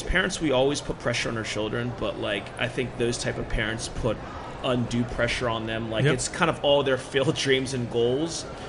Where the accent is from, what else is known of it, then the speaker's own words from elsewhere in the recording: Hartford, Connecticut, United States; also born or lived in Pennsylvania; technically, I'm from Hartford, Connecticut.